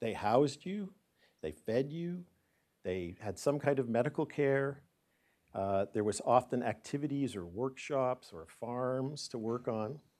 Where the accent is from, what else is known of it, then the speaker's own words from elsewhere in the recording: Ontario, Canada; I come from Ontario.